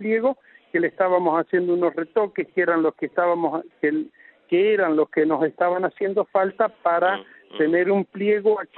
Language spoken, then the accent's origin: Spanish; Paraná, Entre Ríos, Argentina; somos todos argentinos y paranaenses